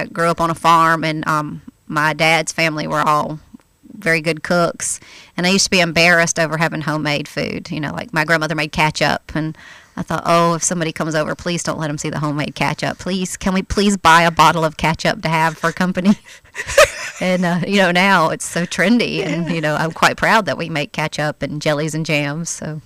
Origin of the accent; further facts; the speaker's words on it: Sumter, South Carolina, United States; I grew up in Sumter, South Carolina. I'm a Carolina girl.